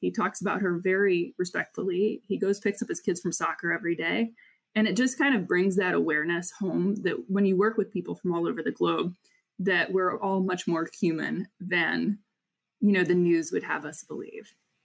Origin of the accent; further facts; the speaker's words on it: Midwest, United States; and, you know, we grew up in the Midwest